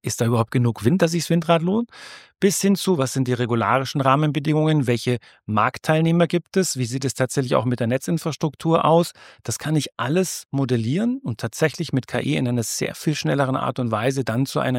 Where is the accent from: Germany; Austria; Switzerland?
Germany; Munich, Bavaria; ich komme aus München